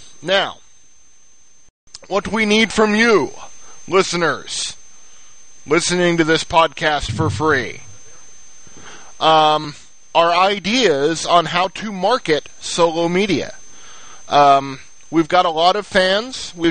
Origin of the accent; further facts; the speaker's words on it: Texas, United States; because, you know, I'm Texan and we listen to our gut.